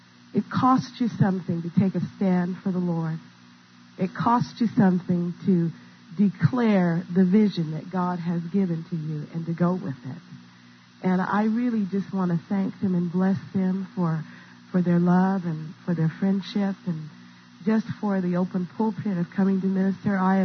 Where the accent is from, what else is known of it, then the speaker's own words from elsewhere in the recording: West Coast, United States; I was raised on the West Coast